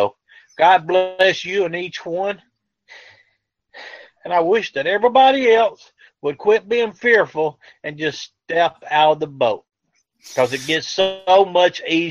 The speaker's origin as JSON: {"language": "English", "town": "Douglasville", "region": "Georgia", "country": "United States", "said": "I'm from Georgia. I'm from Douglasville, Georgia, west of Atlanta."}